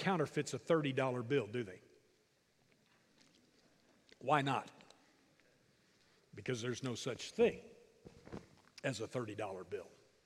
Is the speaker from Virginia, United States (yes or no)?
no; Kentucky, United States; I grew up in Kentucky.